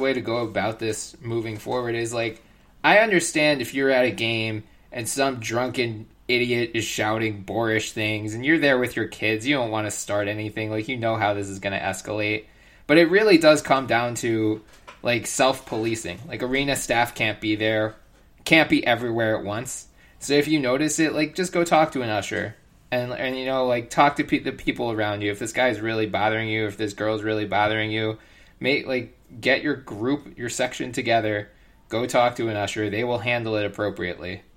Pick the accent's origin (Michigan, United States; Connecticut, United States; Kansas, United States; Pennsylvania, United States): Pennsylvania, United States; Philadelphia; It's like, I grew up in Philly, right? Like, I went to Phillies games and Sixers games and Eagles games as a kid.